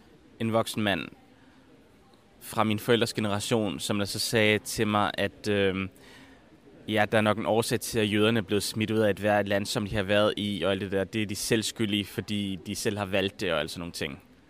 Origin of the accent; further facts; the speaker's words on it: Zealand, Denmark; da jeg voksede op på Lolland.